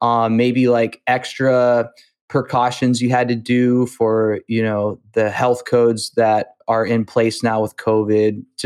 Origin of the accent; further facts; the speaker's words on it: Youngstown, Ohio, United States; I'm from Youngstown, Ohio, and one of my choices was Otterbein.